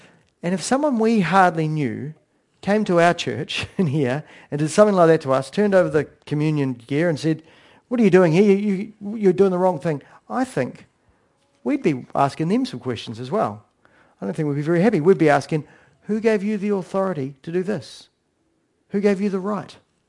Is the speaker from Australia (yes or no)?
no; New Zealand; And because I'm a Kiwi